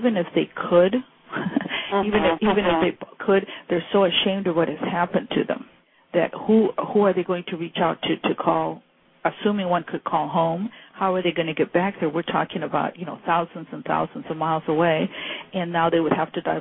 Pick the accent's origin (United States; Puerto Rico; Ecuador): Ecuador; since I'm from Ecuador and I was talking to them